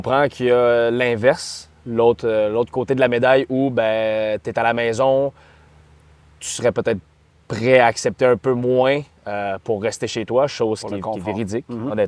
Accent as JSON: {"language": "French", "region": "Quebec", "country": "Canada", "said": "Oui, on est des joueurs locaux. On est des Québécois. Puis on aime jouer ici à Montréal."}